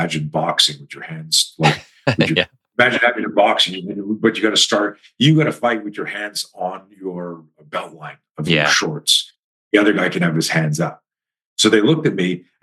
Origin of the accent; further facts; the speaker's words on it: Canada; Like, I'm a Canadian